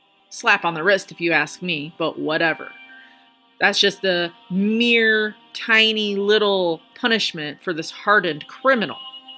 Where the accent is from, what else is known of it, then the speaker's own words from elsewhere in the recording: Pueblo, Colorado, United States; which is located in my hometown, just a few minutes away from me, in Pueblo, Colorado